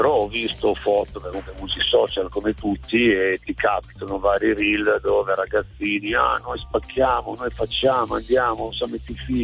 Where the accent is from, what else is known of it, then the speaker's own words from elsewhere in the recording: Piedmont, Italy; Parliamo di Alessandria, perché il mio paese è veramente piccolo.